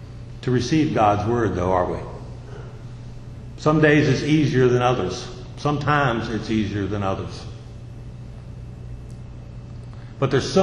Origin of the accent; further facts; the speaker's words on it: Front Royal, Virginia, United States; when I'm around in my hometown of Front Royal, and they'll say, have you lived here all your life?